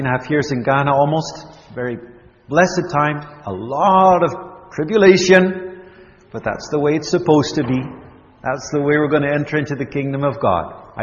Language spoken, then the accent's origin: English; Alberta, Canada; English is a second language; We're Dutch, but I was born in Canada, lived in Alberta for 13 years.